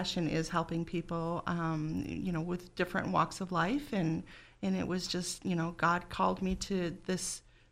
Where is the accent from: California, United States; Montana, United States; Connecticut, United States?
Montana, United States; Missoula; Well, I'm actually from Montana. I grew up in Missoula, and I met my husband and moved up to the Flathead Valley about 6 years ago.